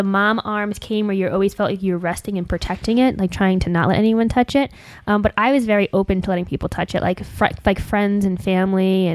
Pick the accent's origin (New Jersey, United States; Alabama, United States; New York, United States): New Jersey, United States; I'm from New Jersey, so I had the triple, like, belly button piercing